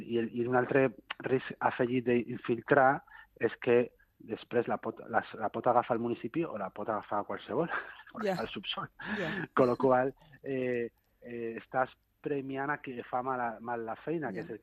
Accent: Jesús, Catalonia, Spain; I poso un exemple a Jesús, jo soc de Jesús

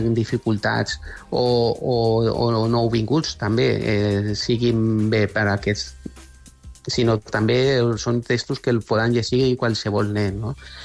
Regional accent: Cornellà de Llobregat, Catalonia, Spain; nosaltres som de Cornellà, de Catalunya

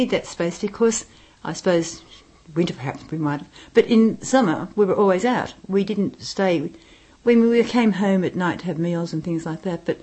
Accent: Glebe, New South Wales, Australia; Yes, I was born in Glebe and then, lived here until early 60s and then moved away. But so, yes, I was growing up during the war years in Sydney.

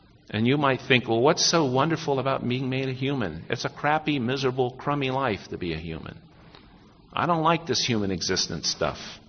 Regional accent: United States; I think it's nice being an American. I don't have any problem with it. I really like my country

